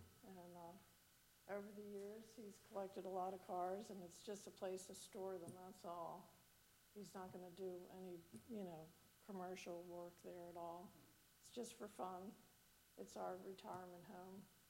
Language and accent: English; Maryland, United States; And we're from Maryland. We didn't know anything about septic fields.